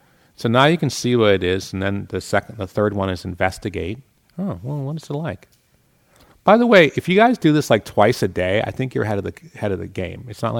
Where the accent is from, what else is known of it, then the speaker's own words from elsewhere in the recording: Boston, Massachusetts, United States; now in California, United States; I'm from Boston where it's like cold and dark, cold and dark. And so to be in California where it's like warm and buttery